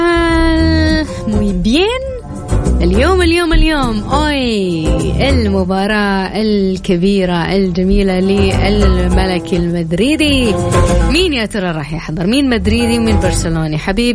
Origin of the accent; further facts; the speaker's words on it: Saudi Arabia; أنا من السعودية بس